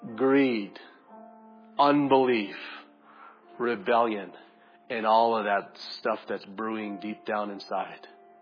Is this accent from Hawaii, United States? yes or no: yes; Hawaii, United States; There's a saying in Hawaii that we always have for us local boys, boys that have been born and raised in Hawaii.